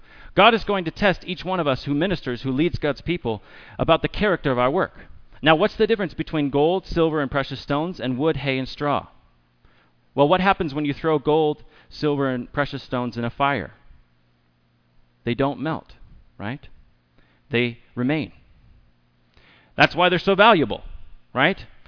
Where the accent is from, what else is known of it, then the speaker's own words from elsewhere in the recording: California, United States; now in Austria; I was amazed when I moved to Austria. I'm from California.